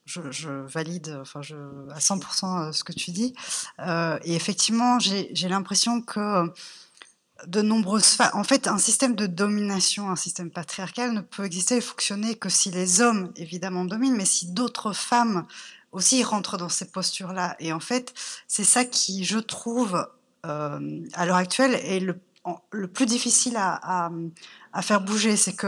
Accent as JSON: {"language": "French", "country": "Belgium", "said": "Moi, je suis belge"}